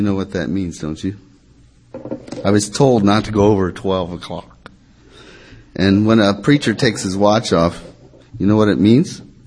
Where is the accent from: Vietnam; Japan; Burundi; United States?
Burundi; also born or lived in Kenya; I live in Burundi. I grew up there and also in Kenya at boarding school. It's a small country about the size of maybe New Jersey.